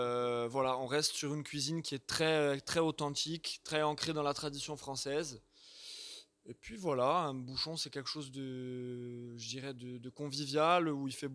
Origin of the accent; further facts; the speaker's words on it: Corsica, France; Non, je viens de Corse. Je viens de Corse, île de beauté.